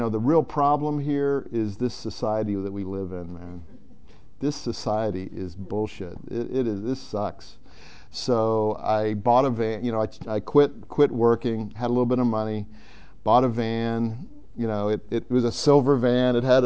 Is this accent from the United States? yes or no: yes; Ohio, United States; I lived in Ohio. We grew up in Ohio.